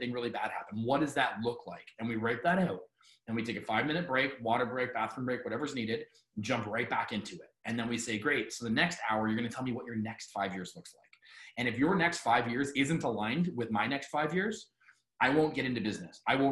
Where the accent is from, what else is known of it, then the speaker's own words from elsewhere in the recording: Ontario, Canada; I live in Burlington. I grew up in Niagara. So kind of the Golden Horseshoe, the west side of Toronto.